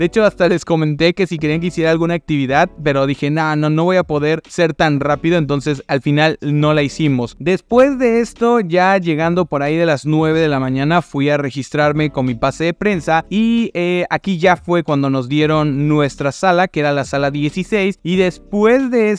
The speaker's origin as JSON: {"language": "Spanish", "town": "Córdoba", "region": "Veracruz", "country": "Mexico", "said": "yo soy de Córdoba, Veracruz, y la premier fue en la Ciudad de México, que está a 5 horas de donde estoy ahora mismo"}